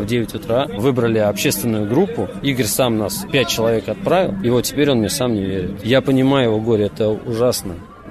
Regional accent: Kemerovo Oblast, Russia; Я приехал сюда из села, из Яшкинского района Кемеровской области.

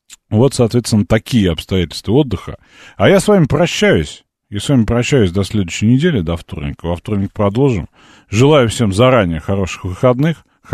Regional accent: Moscow, Russia; я же москвич

